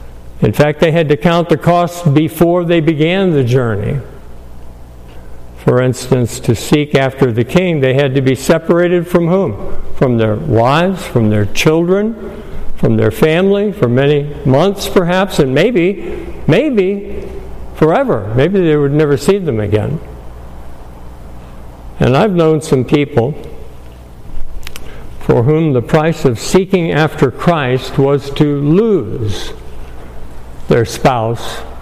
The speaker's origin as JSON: {"language": "English", "region": "New Hampshire", "country": "United States", "said": "I'm from New Hampshire, as you know. New Hampshire is one of the states in the Union, remember? Okay, up there in the Northeast."}